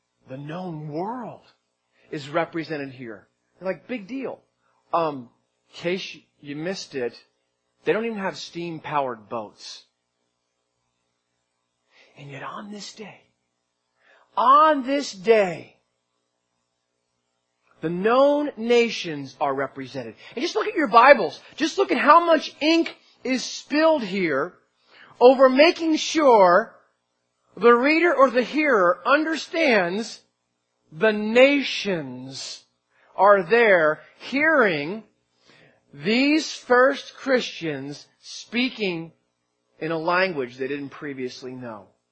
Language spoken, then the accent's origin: English; New Jersey, United States; moved away as an adult; If you were around 18 years ago when I first got here, it was a little more obvious that I was from Jersey.